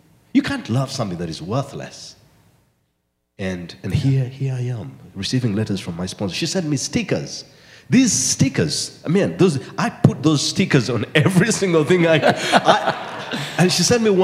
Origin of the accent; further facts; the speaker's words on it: Uganda; See, I come from the Bagisi tribe, and we do some shoulder dancing a lot when we are celebrating.